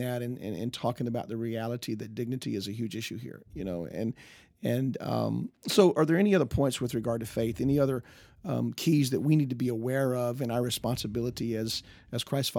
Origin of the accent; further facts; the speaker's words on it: Georgia, United States; I grew up in Georgia. I grew up, in the 60s and 70s. Well, I mean, I'm 53 years old.